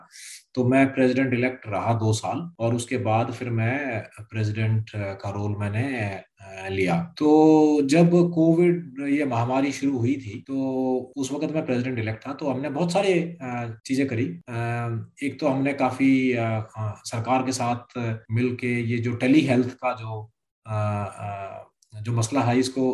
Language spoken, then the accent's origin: Hindi; India; जो हम जिस कल्चर से आते हैं भारतीय कल्चर में कह लो